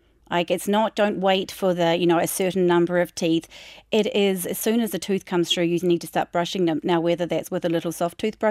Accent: New Zealand; I know I'm from New Zealand. It's a different system over there. When I was a child, it was run through the schools.

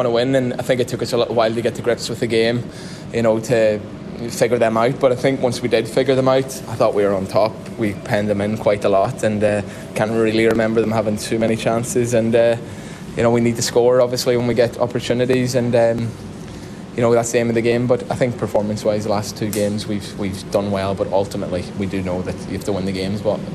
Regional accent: Ireland; take away the player and being an Irishman and a fan

